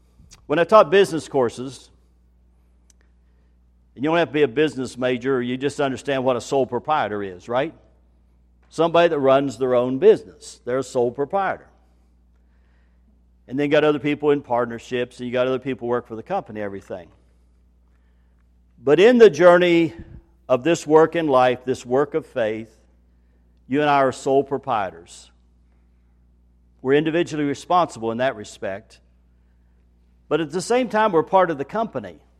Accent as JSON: {"language": "English", "region": "West Virginia", "country": "United States", "said": "since I'm from West Virginia, there is no such thing as a G at the end of these participles, okay?"}